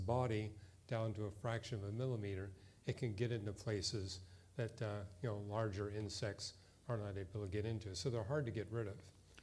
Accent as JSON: {"language": "English", "country": "Canada", "tie": "born or raised there", "said": "at least where I was raised in Canada"}